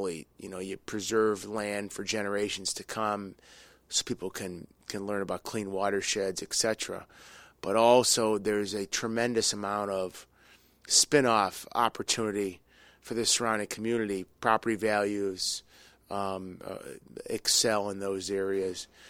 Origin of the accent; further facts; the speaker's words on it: Parma, Ohio, United States; Well, I grew up in the Big Creek watershed, actually, off of Pleasant Valley Road over here.